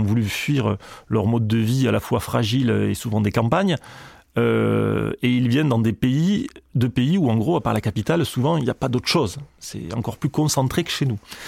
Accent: Albi, Occitanie, France; moved away as an adult; now in Paris, France; moi je suis d'Albi dans le Tarn, et je n'attendais qu'une chose, après le bac, pouvoir me barrer

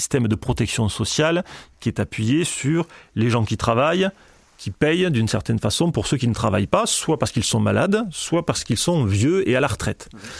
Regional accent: Albi, Occitanie, France; moved away as an adult; now in Paris, France; moi je suis d'Albi dans le Tarn, et je n'attendais qu'une chose, après le bac, pouvoir me barrer, pour aller au mieux, au pire, entre guillemets, à Toulouse, au mieux à Paris. Bon, j'ai pu partir à Paris, j'en suis très heureux, j'y suis depuis 25 ans, 24

